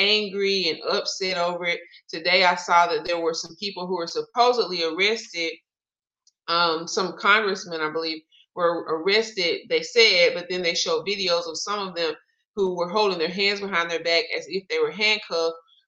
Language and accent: English; United States; I don't hate God. I'm an American. I love God.